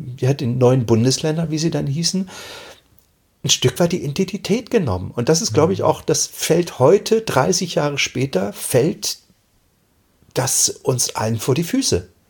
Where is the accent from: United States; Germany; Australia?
Germany; East Germany; ich komme eigentlich aus dem Osten